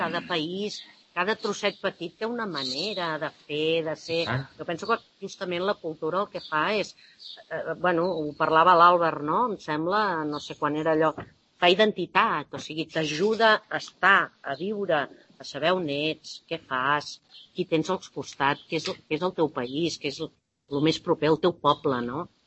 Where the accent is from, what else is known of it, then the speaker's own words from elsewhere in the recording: Barcelona, Catalonia, Spain; born there; now in Sant Cugat, Spain; Jo vaig néixer a Barcelona, Vull dir, és d'allò que passa, ets de Sant Cugat? Sí. Però hi ha gent que et diu, no, però nascut a on? No, a Barcelona.